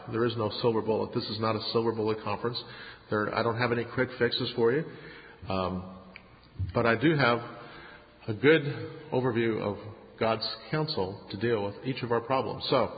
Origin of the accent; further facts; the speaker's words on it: Illinois, United States; also born or lived in Indiana; Actually, from Illinois. I was born in northern Illinois. Graduated from high school in Indiana. Graduated from college in Indiana. Graduated from seminary in Illinois. But I've spent most of my life in the South.